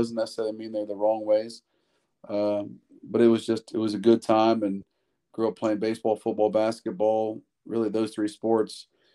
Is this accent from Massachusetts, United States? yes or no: no; Dayton, Ohio, United States; I grew up in Dayton, Ohio, in a town called Vandalia Butler.